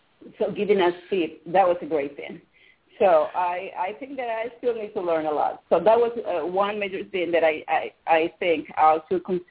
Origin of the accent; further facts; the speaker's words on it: Peru; moved away; Coming from Peru, I was born in Peru, but I've been living here for many years.